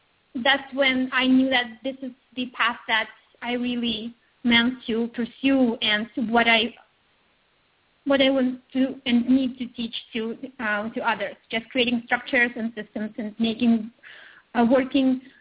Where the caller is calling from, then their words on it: Belgium; I'm in Belgium, and it's a bit rainy. Most of the time in Belgium, so I'm longing for sunshine.